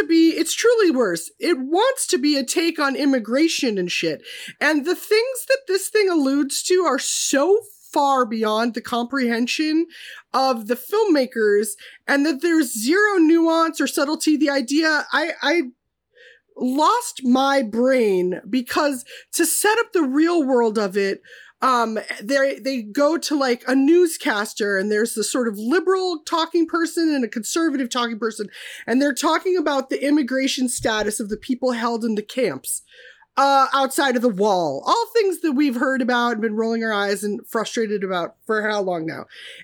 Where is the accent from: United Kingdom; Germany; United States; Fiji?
United States; Minnesota; I'm from Minnesota. You know, that's how we say it in God's country.